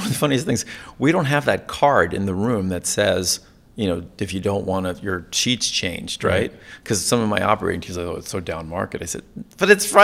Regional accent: Connecticut, United States; I grew up in Connecticut. We used to have really cold winters, and we just have snow, and now we don't have anything.

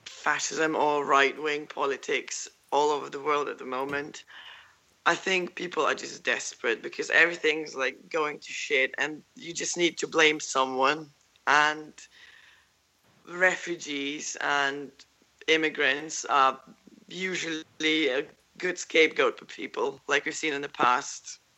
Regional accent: Germany; now in United Kingdom; I myself, I'm from Germany. I've only been living in the UK for 2 years

